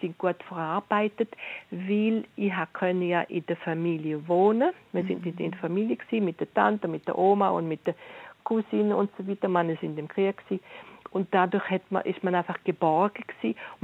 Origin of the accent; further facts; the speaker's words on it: Berlin, Germany; Ich bin in Berlin aufgewachsen, also geboren, aufgewachsen.